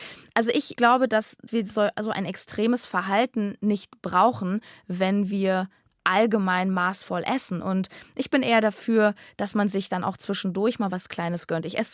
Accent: Berlin, Germany; damit verbinde ich einfach auch meine Heimat Berlin

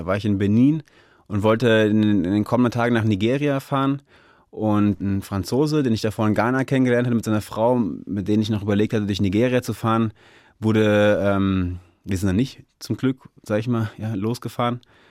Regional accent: Darmstadt, Hesse, Germany; also born or lived in Berlin; Ich bin in Darmstadt aufgewachsen, ich habe meine Familie in Darmstadt, viele Freunde in Darmstadt. Das ist natürlich meine Heimat, sag ich mal, da komme ich her, das ist zu Hause, wenn man so sagen kann. Dann habe ich in Berlin, habe ich lange gelebt

